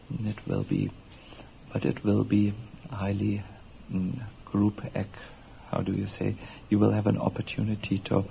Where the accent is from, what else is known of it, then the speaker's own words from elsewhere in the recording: Germany; English is a second language; I'm speaking German without an English accent. I come from Germany, and I'm born really in a family of achievers.